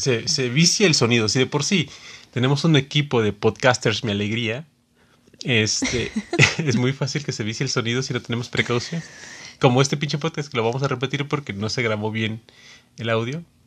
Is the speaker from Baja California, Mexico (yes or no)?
no; Oaxaca, Mexico; now in San Diego, United States; Yo también soy de Oaxaca.